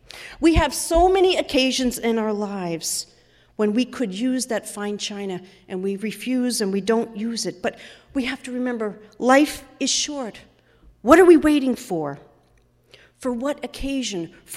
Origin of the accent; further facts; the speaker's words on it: New England, United States; it's not only outward displays of affection that we're more reserved here in New England. But we New Englanders also can be a bit frugal.